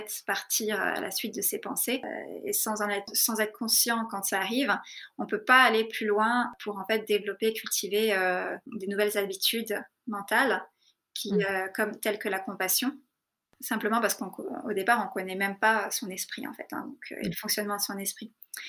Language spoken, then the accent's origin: French; France; moved away as an adult; also born or lived in Darjeeling, India; je suis partie à 18 ans de France, de l'école de cirque, et j'ai passé donc mes 4 années d'études après le bac dans un monastère à Darjeeling, donc de 18 à 22 ans.